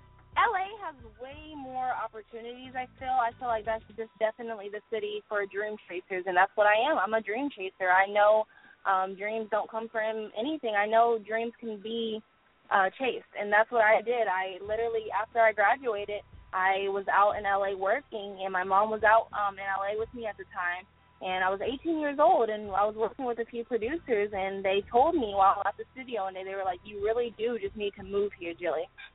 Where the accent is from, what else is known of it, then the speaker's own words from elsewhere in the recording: Houston, Texas, United States; But I'm a 19-year-old, and I'm from Houston, Texas.